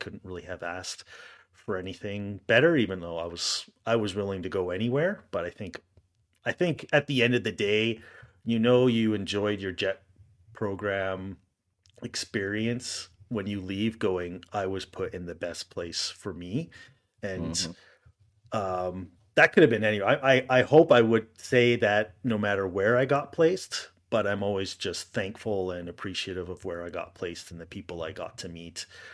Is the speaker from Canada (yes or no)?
yes; Alberta, Canada; I'm from Canada and specifically Alberta, the province of Alberta.